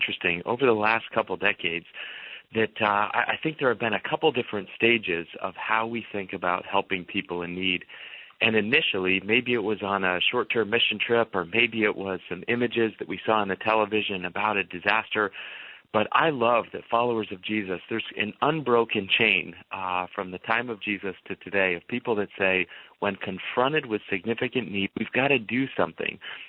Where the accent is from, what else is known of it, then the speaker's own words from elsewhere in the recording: Boston, Massachusetts, United States; now in Lancaster, United States; You know, I grew up in Boston, and there we had all kinds of traffic problems. And moving to Lancaster, there is not a traffic problem